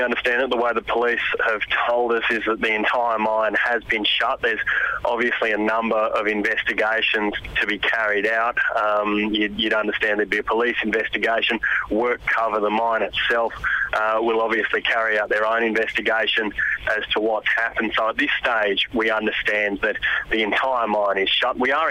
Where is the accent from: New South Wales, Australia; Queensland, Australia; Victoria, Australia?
New South Wales, Australia; Sydney; I mean, admittedly, I'm from Sydney, but yeah, I understand towns like this.